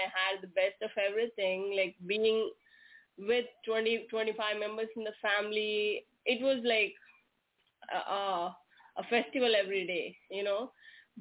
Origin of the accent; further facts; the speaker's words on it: South India, India; So I come from South India, from a Hindu family. Okay, and it's a culture here to grow up in a joint family.